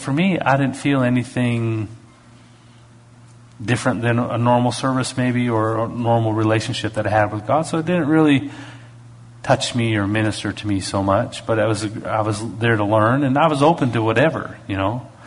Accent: Canada; And being Canadian, I thought, well, I need to go check this out.

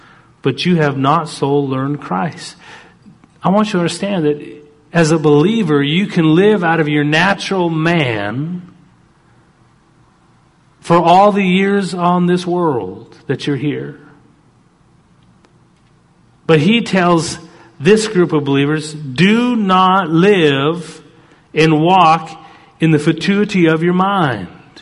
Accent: Canada; I'm Canadian. I love being Canadian. I wear Canadian t-shirts.

